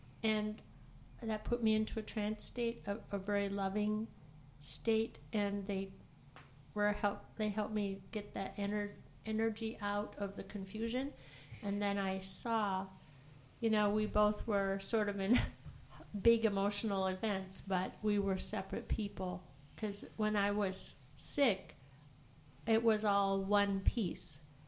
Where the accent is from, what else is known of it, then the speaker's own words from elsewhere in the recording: Duluth, Minnesota, United States; I grew up in Duluth, Minnesota, and it was quite a while ago, so there weren't as many houses on the streets as there are now.